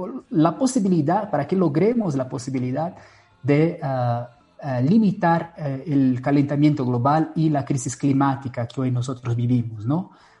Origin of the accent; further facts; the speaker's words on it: Brazil; Spanish is a second language; now in La Paz, Bolivia; Y vivo en La Paz, me olvidé de decir. Soy brasileño, por esto se nota el acento y todo, pero vivo en La Paz hace 2 años y me gusta mucho. Casi 3 años en realidad.